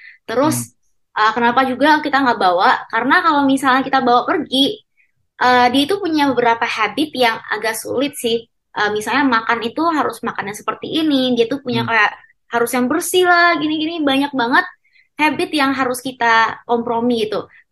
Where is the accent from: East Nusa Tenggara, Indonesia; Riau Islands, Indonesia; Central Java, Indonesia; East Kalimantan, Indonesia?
Riau Islands, Indonesia; Batam; moved away as an adult; now in Jakarta, Indonesia; aku aslinya itu orang Batam, tapi karena kuliah jadi aku pindah ke Jakarta gitu.